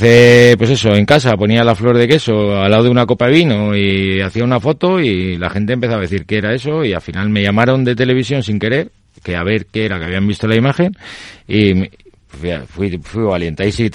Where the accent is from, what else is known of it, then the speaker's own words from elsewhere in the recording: Bilbao, Basque Country, Spain; soy de Bilbao, voy a hacerlo con un Idiazábal.